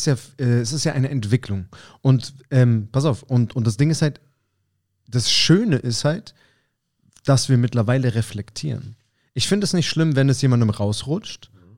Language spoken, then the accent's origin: German; Germany; Ich meine, ich bin als Deutscher, also, Weißer ja so, super wenig damit konfrontiert.